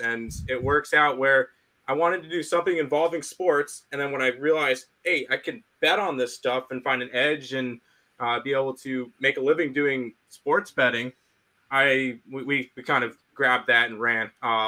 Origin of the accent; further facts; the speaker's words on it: New York, United States; We grew up in New York. And we were diehard Mets fans.